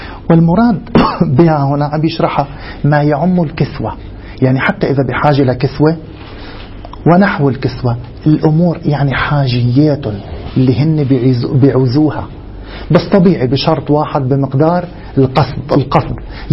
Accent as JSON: {"language": "Arabic", "country": "Lebanon", "said": "عندنا في لبنان بيقولوا المونة أو المؤونة"}